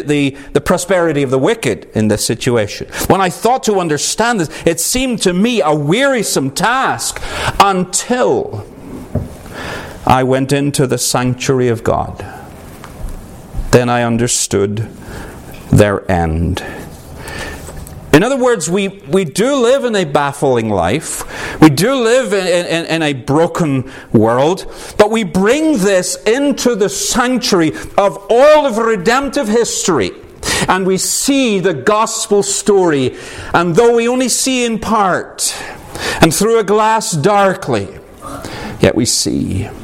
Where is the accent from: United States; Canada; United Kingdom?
United Kingdom; Northern Ireland; I come from Northern Ireland.